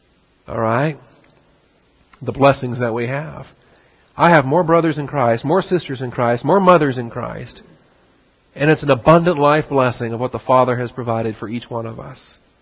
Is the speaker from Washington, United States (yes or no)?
yes; Washington, United States; I grew up in Washington State. On the West Coast.